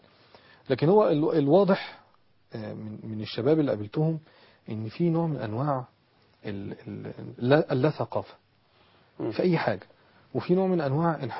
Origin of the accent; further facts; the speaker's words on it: Egypt; لا يراعى اختلاف التكنولوجيا في التعليم عندنا في مصر